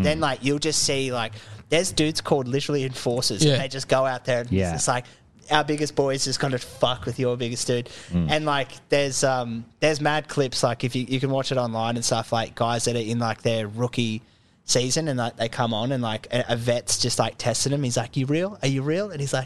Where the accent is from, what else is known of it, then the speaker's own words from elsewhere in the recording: Australia; I love Australia and being an Australian